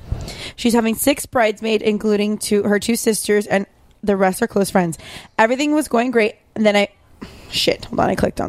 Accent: United States; born there; I love the U.S. It's my favorite country ever. I was born in America.

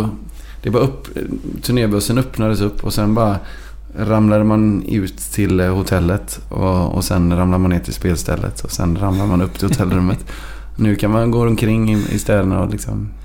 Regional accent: Gothenburg, Västra Götaland County, Sweden; born there; also born or lived in Mjölby; Jag vet inte hur många jag har bott på Göteborg, men jag föddes på Olivdalsgatan i Göteborg.

